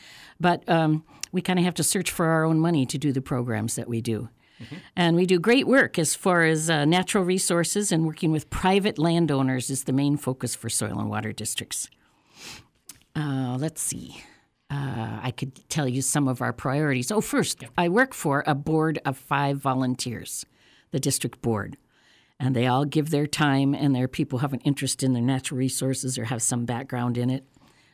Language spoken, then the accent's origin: English; Fairbanks, Alaska, United States; I was born and raised in Fairbanks in town, and then I moved out of town when I got married and had an 80-acre farm.